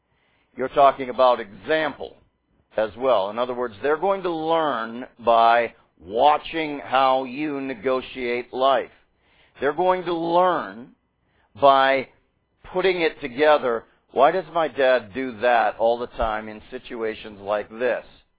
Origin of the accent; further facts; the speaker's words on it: Pittsburgh, Pennsylvania, United States; born there; also born or lived in Massachusetts; I was born in the Pittsburgh area, went to Massachusetts for 3 years, and then came here.